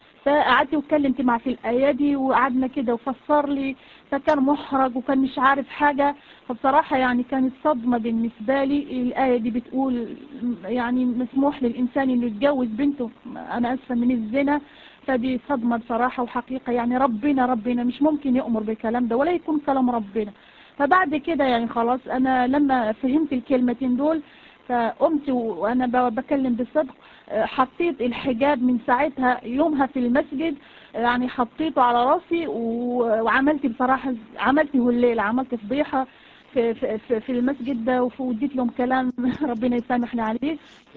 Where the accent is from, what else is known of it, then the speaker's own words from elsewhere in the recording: Morocco; accent: Moroccan; أنا أصلا مغربية، أنا سامحوني على لهجتي بس بحاول أتكلم عشان تفهموني